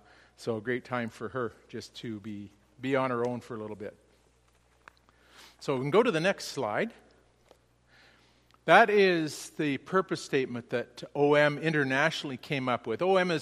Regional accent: Stettler, Alberta, Canada; also born or lived in Edmonton; I live in Stettler, Alberta, and my home was actually, at one time, I was raised in Stettler, lived in Edmonton for many years, and came to the Lord in Edmonton, but now based in Stettler, as we inherited the farm that I was raised on

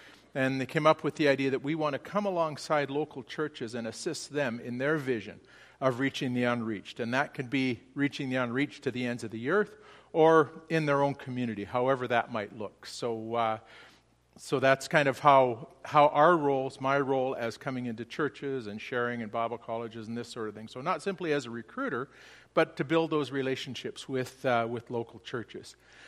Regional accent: Stettler, Alberta, Canada; also born or lived in Edmonton; I live in Stettler, Alberta, and my home was actually, at one time, I was raised in Stettler, lived in Edmonton for many years, and came to the Lord in Edmonton, but now based in Stettler, as we inherited the farm that I was raised on

